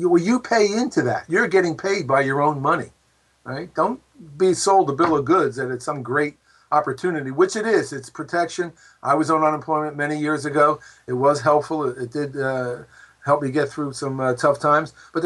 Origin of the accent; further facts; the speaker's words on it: Philadelphia, Pennsylvania, United States; Like, I grew up in Philadelphia, and every year whenever there was a threat of a strike